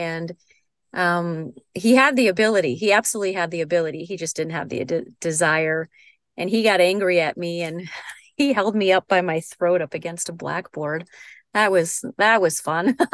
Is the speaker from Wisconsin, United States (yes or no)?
yes; Wisconsin, United States; I grew up in Wisconsin, and those of us in the upper Midwest are all too familiar with the long, cold, dark winters.